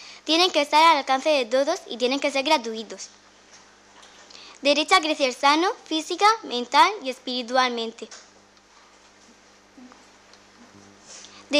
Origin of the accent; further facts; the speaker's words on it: Spain; tengo 11 años y soy española.